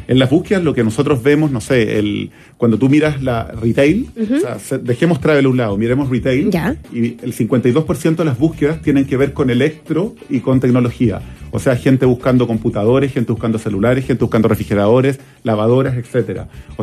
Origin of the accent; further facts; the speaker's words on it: Chile; hemos ido migrando nuestro comportamiento como chilenos